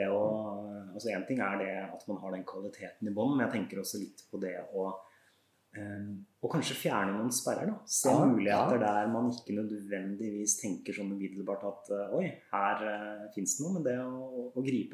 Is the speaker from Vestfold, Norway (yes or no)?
yes; Larvik, Vestfold, Norway; jeg er jo innfødt larviking